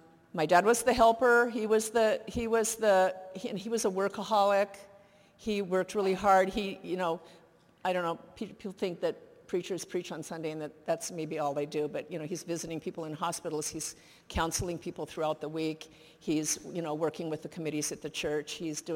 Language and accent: English; Denver, Colorado, United States; I was born in Denver, so we'd go from Denver every summer back to the East Coast where all the relatives were.